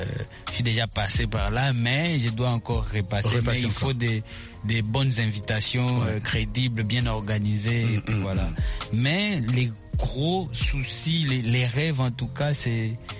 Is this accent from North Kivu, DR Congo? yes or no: yes; Goma, North Kivu, DR Congo; Par exemple, chez moi à Goma, obligatoirement, j'ai un gros projet peut-être pour l'année prochaine